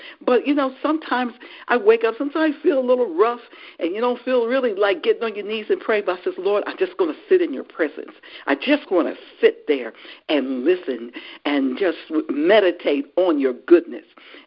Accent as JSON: {"language": "English", "town": "Philadelphia", "region": "Pennsylvania", "country": "United States", "said": "I says, well, no, I'm from Philadelphia. And their response is, I thought so. I thought your accent sounded a little different."}